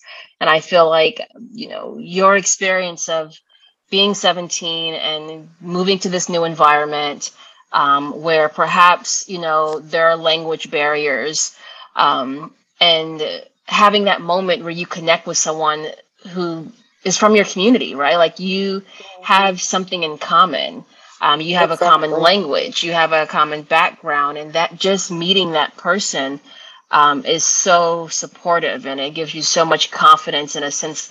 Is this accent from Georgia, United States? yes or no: yes; Atlanta, Georgia, United States; also born or lived in Florida; I was raised in Atlanta, Georgia, so down south in the heat. I did all my schooling in Florida, so when I came here, I tried to get away with hoodies.